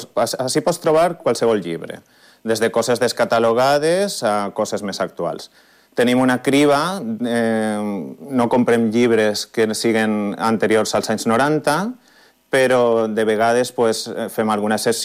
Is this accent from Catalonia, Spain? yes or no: no; Valencia, Valencian Community, Spain; now in Palma, Spain; jo sóc de València, vaig vindre a Palma a muntar el negoci juntant un soci